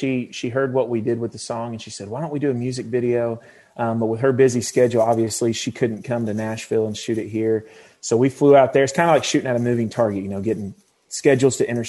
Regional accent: Dominican Republic; I grew up in the Dominican Republic, so I've always had that Hispanic, you know, feel to a lot of my music.

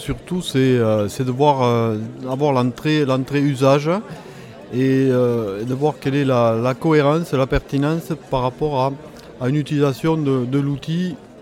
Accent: Occitanie, France; je viens de l'Aveyron et du Lot, ça s'entend peut-être un peu.

